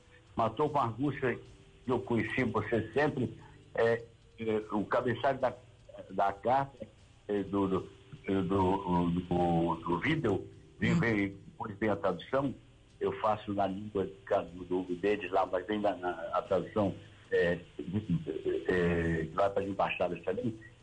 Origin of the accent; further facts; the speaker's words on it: Rio de Janeiro, Brazil; o Rio, que é minha segunda cidade, onde eu me criei, onde morei, enfim, tenho toda uma vinculação sentimental.